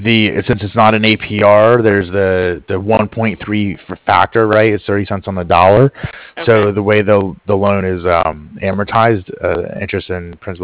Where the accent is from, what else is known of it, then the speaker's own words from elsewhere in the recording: East Coast, United States; I'm from the East Coast myself originally.